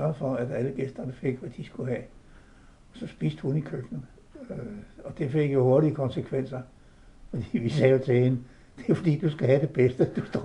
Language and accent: Danish; Copenhagen, Capital Region of Denmark, Denmark; Jeg er født på Nørrebro i København.